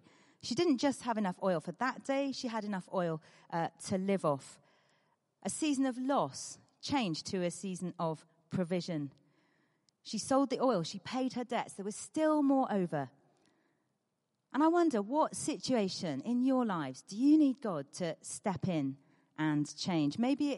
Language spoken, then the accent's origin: English; United Kingdom; But we're British, and it's hard.